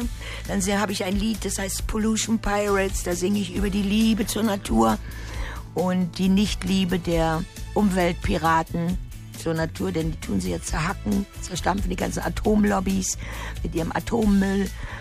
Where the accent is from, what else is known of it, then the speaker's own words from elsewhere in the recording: Germany; Ich komme aus dem Land, wo die Mauer gefallen ist.